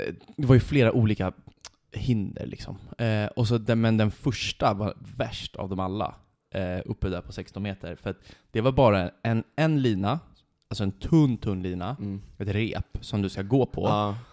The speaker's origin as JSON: {"language": "Swedish", "town": "Krusboda", "region": "Stockholm County", "country": "Sweden", "tie": "born or raised there", "said": "hemma i Krusboda, jag hade en spindel varannan dag i mitt sovrum"}